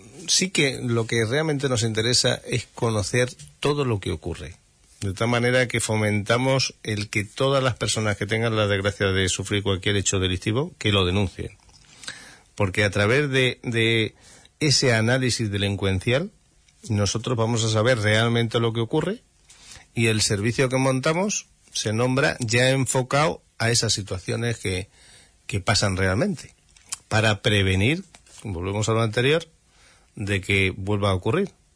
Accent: Alicante, Valencian Community, Spain; yo vengo de Alicante

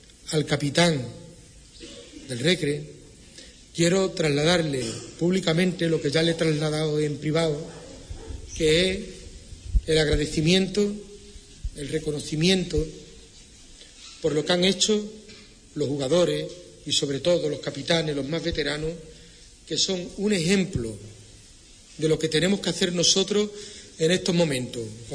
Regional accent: Huelva, Andalusia, Spain; Quien vamos a defenderlo somos la gente de Huelva.

